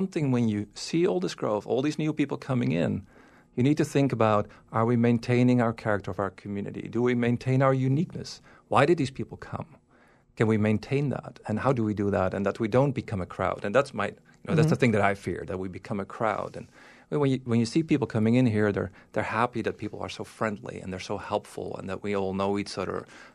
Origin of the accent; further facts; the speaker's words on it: Florida, United States; moved away as an adult; So I came from Florida, right? I moved here in 2012.